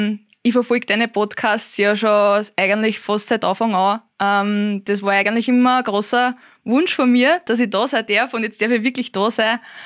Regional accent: Lower Austria, Austria; Ich komme aus Sissenbach bei Rapsener Teier, das ist im schönen Waldviertel.

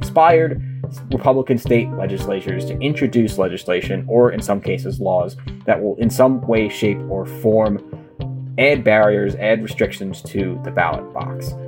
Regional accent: New York, United States; My home state of New York, as of right now, and this will likely change, but as of right now, as of early June 2021, you can't choose to vote via the mail if you wanted to.

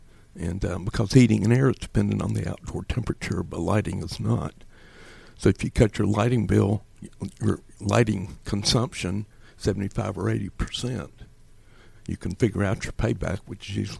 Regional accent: North Carolina, United States; also born or lived in Georgia; Well, I was born in Georgia, raised in North Carolina.

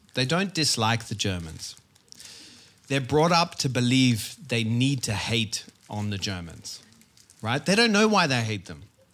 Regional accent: Trento, Trentino-Alto Adige, Italy; I'm from Trento.

